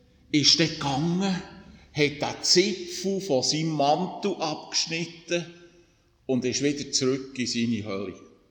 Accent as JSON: {"language": "German", "region": "Bern", "country": "Switzerland", "tie": "born or raised there", "said": "Aber ich bin im Emmental aufgewachsen"}